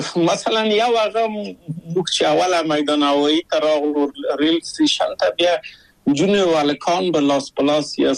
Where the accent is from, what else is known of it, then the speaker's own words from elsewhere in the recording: Kabul, Afghanistan; now in Czech Republic; او زه له کابل په یو دولتي بورس چکسلواکیا ته راغلم.